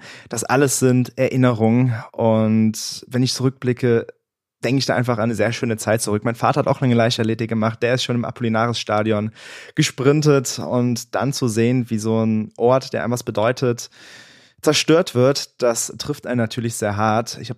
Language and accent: German; Bad Neuenahr-Ahrweiler, Rhineland-Palatinate, Germany; Also die Stadt Bad Neuenahr-Ahrweiler, die liegt mir natürlich am Herzen. Das ist einfach meine Heimat. Hier bin ich groß geworden. Hier habe ich 23 Jahre lang gelebt, habe das Aare-Gymnasium besucht, die Aloysius-Grundschule in Ahrweiler.